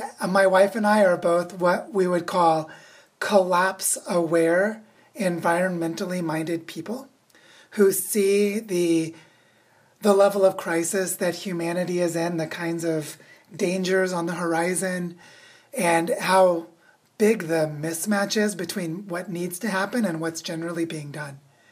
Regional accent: Missouri, United States; moved away as an adult; now in Colombia; So how we came from Missouri to the northern Andes of Colombia is we were looking for a community where our daughter could grow up

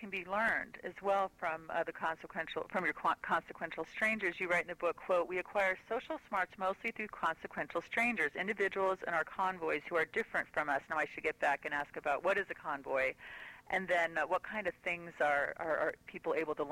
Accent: California, United States; And I can totally relate, because I'm from California, and I miss Californians, because I used to talk to everyone.

